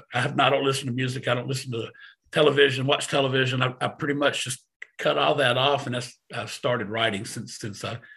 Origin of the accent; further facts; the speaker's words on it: Winston-Salem, North Carolina, United States; We have a group around here in my hometown, Winston-Salem.